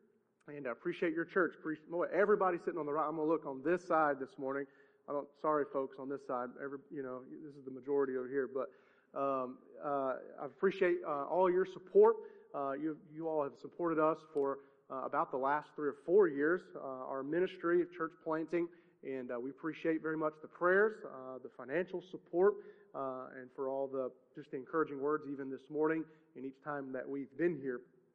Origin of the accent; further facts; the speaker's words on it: the South, United States; growing up in the South feels good to us